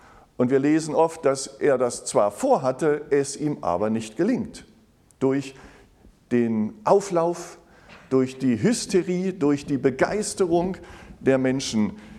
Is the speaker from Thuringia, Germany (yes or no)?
no; Halberstadt, Saxony-Anhalt, Germany; Ich bin lutherisch geprägt, bin im Dom zur Halberstadt aufgewachsen.